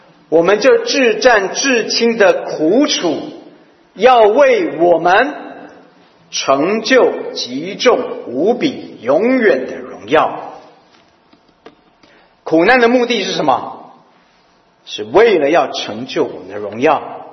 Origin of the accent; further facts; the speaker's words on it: Taiwan; now in Canada; 我自己从台湾移民到加拿大，2007年我蒙召做全职传道。